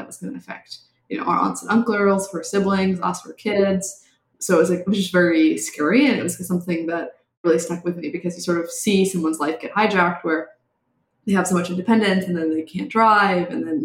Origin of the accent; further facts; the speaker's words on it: Virginia, United States; Northern Virginia. So like 30 minutes south of DC.